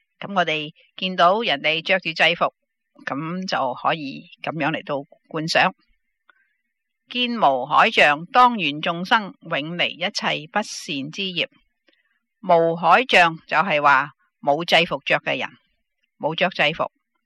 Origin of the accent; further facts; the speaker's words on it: China; 我们中国人呢就好少有呢个情形啊